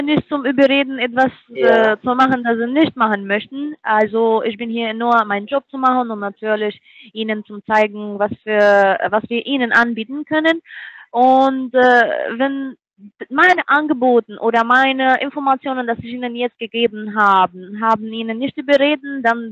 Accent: Toronto, Ontario, Canada; German is a second language; Ich komme aus Toronto, Ontario.

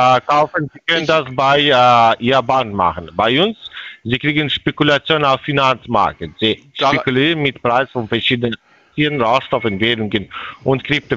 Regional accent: Bulgaria; German is a second language; ja, ich komme aus Bulgarien. Wo ist das Problem?

